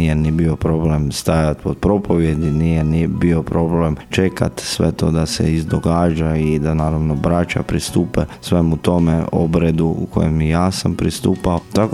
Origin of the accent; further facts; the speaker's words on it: Lobor, Krapina-Zagorje County, Croatia; dolazim iz Župe Sveta Ana Lobor.